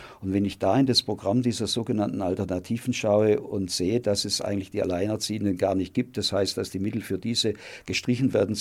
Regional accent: Ellwangen, Baden-Württemberg, Germany; auch in meiner Heimatstadt in Ellwangen.

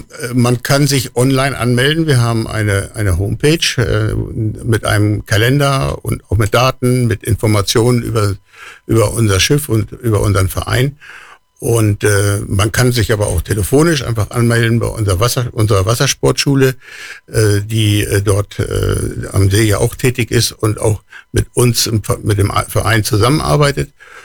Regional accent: Lower Saxony, Germany; now in Allgäu, Germany; Ich komme aus dem Norden, direkt aus Niedersachsen, bin auch da früher mal ein bisschen gesurft

